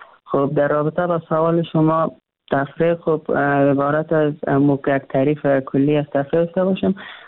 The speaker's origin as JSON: {"language": "Persian", "region": "Maidan Wardak", "country": "Afghanistan", "tie": "born there", "said": "در ولایت میدان وردک که موجه زادگاه من هم هست"}